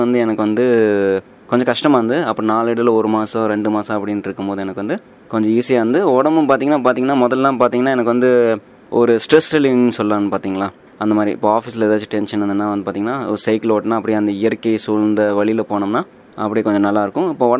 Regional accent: Coimbatore, Tamil Nadu, India; born there; now in Bangalore, India; இங்கே நான் பிறந்த ஊர் எல்லாமே கோயம்புத்தூர்.

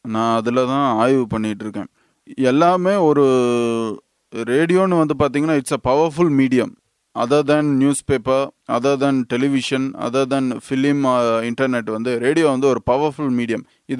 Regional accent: Coimbatore, Tamil Nadu, India; இதில் என்னென்னா என் சொந்த ஊர் வந்து கோயம்புத்தூர் தான்.

